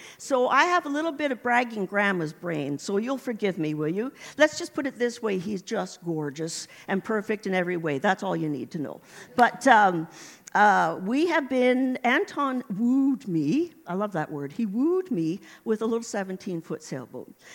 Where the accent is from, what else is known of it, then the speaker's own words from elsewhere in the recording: Toronto, Ontario, Canada; We were lake sailors, Lake Ontario. We come from the Greater Toronto area originally.